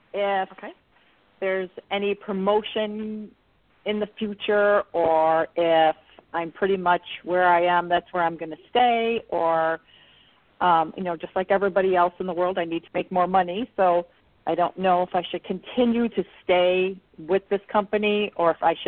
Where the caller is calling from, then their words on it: Illinois, United States; I'm calling from Illinois.